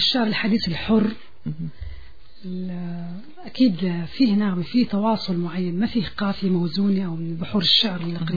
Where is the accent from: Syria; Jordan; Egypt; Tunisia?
Syria; لما كنت صغيرة بسوريا